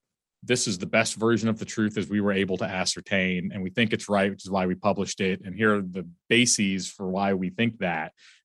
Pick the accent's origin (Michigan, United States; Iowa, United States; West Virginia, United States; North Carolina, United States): North Carolina, United States; Hope Mills; He liked me because I'm from Hope Mills, 30 minutes down the road.